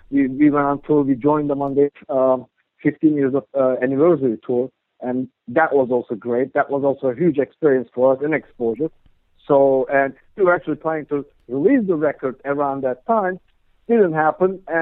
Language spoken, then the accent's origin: English; Istanbul, Turkey; now in New Jersey, United States; I'm originally from Istanbul, Turkey.